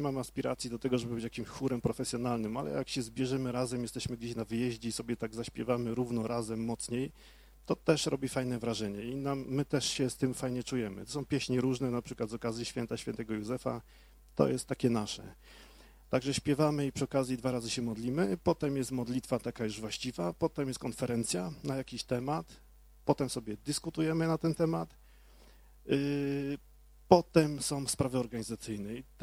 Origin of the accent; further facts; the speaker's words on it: Aleksandrów Łódzki, Łódź Voivodeship, Poland; Jesteśmy z Aleksandrowa, to 20 minut stąd, czyli całkiem niedaleko.